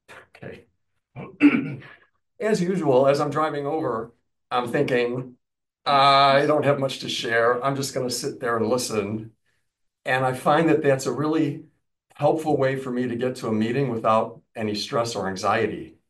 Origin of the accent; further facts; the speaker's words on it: Chicago, Illinois, United States; I'm from Chicago, and we used to go out drinking all the time.